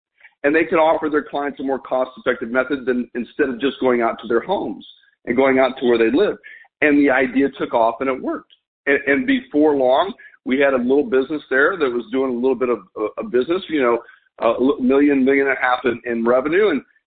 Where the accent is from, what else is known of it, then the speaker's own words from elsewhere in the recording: El Paso, Texas, United States; I grew up in El Paso, Texas, okay? And it was not easy.